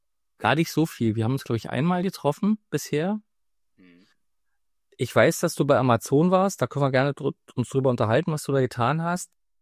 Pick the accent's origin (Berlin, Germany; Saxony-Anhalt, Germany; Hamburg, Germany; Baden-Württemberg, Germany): Berlin, Germany; Stimmt, kann ich hier bestätigen als Berliner.